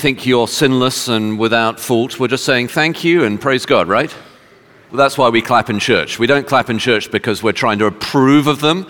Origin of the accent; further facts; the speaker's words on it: United Kingdom; because I'm British and I won't